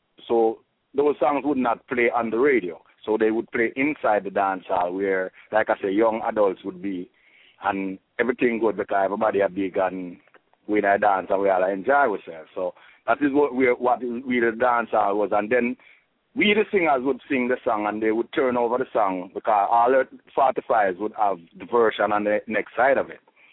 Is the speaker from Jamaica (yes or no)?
yes; Jamaica; now in Canada; Yeah, and now we're moving to Canada. We did not have the big outside dance halls and the big halls like we have back in Jamaica.